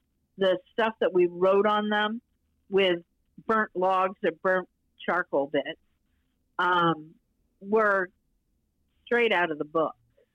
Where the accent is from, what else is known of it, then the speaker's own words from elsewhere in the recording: Maine, United States; And I said, I'm a kid from Maine. And I think if you ask any of the Mainers on this crew, they're going to tell you the same thing.